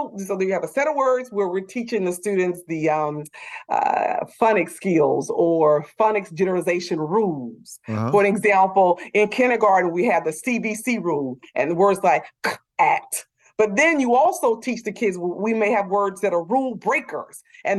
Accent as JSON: {"language": "English", "region": "the South", "country": "United States", "said": "You know, I'm from the South."}